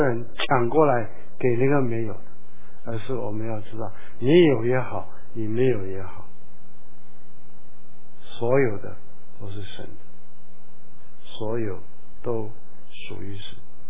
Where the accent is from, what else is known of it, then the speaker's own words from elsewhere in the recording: Shandong, China; 你是山东人，我是山东人，这些人都是山东人，咱们来认同一下。